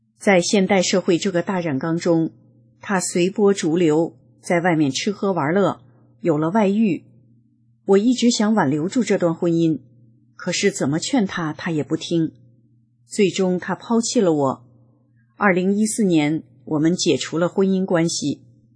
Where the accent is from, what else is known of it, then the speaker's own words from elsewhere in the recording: Northeast China, China; 我今年56岁，从小在山里长大，我的家乡是在东北一个县级市大山深处的林场里面，这里山高林密，非常偏僻，父母都是林场的工人。